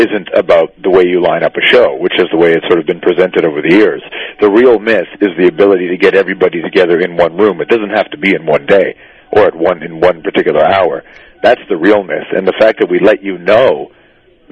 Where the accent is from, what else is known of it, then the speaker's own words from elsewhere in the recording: Toronto, Ontario, Canada; also born or lived in Kelowna, Canada; I was born in Toronto, and then I've lived in a whole bunch of different suburbs in Toronto, and I live currently right downtown now, although I did live very briefly in Kelowna, British Columbia.